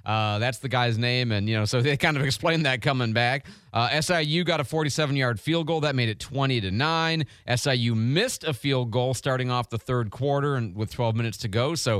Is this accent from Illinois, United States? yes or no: yes; Illinois, United States; And so, you know, I'm from Illinois, so I'm fairly familiar with these folks.